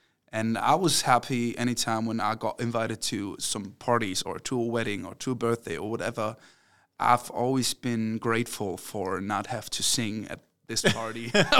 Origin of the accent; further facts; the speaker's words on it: Minden, North Rhine-Westphalia, Germany; English is a second language; There's like a small place in Minden. It's my hometown. I don't know what the name of it is, but I kind of like it. It's at the river in Germany. We have the Weser.